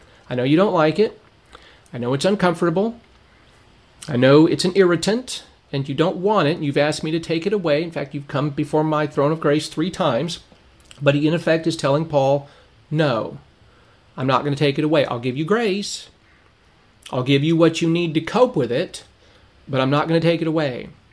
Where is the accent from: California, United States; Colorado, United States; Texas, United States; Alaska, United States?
California, United States; Lancaster; I grew up in Southern California, Lancaster area. We had tumbleweeds everywhere.